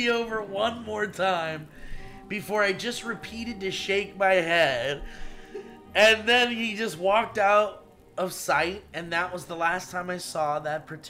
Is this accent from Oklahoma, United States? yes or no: no; Rochester, New Hampshire, United States; And we had to go live in a hotel in my hometown of Rochester, New Hampshire.